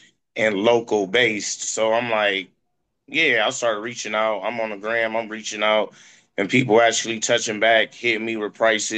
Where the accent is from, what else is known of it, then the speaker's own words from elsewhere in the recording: Akron, Ohio, United States; right, I'm from Akron, Ohio, 330. We like 30, 45 minutes away from Cleveland, so we ain't far.